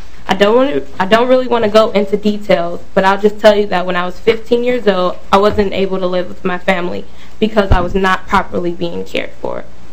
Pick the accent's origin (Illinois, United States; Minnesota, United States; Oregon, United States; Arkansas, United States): Minnesota, United States; St. Paul; I'm from St. Paul, Minnesota.